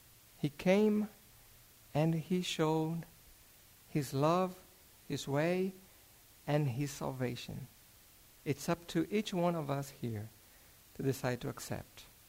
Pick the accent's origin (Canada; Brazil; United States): Brazil; English is a second language; moved away as an adult; When I came from Brazil and I start working here, I start working in construction.